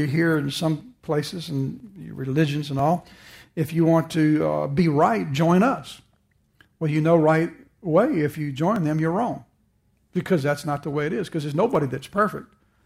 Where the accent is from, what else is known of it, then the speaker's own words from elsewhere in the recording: United States; I'm a Christian first and I'm American second.